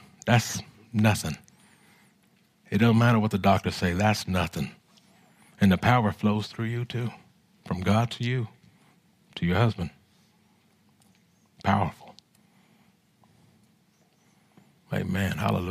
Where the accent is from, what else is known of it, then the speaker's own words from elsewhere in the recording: California, United States; I'm from Cali, so I got to go with the 49ers.